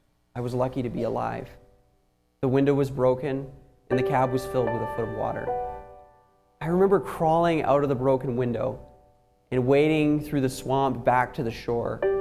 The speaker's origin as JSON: {"language": "English", "country": "Canada", "said": "I am a missionary church planter heading up to my home country of Canada."}